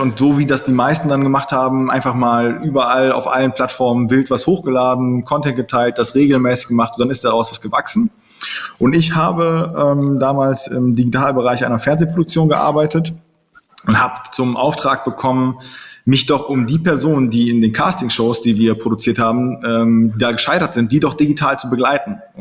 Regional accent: Cologne, North Rhine-Westphalia, Germany; und ich aus Köln.

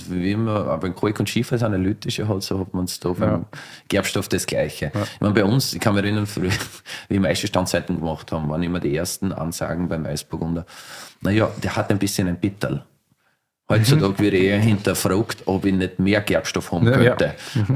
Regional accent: Austria; bei uns in Österreich

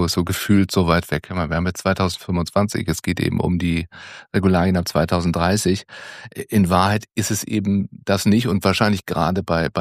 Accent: Baden-Württemberg, Germany; born there; Ich bin gebürtiger Badener

